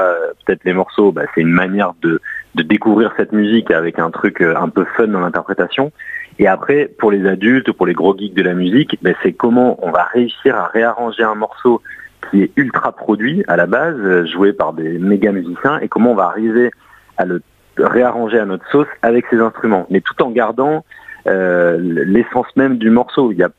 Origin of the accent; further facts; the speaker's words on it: Bordeaux, Nouvelle-Aquitaine, France; on avait l'habitude de jouer dans la rue, dans la ville d'où l'on vient, de Bordeaux